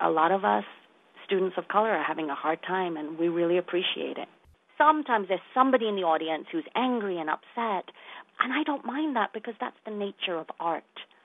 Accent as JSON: {"language": "English", "region": "London", "country": "United Kingdom", "tie": "born or raised there", "moved": "as an adult", "lives_now": "United States", "said": "racism is something that I have faced my whole life growing up in London, England."}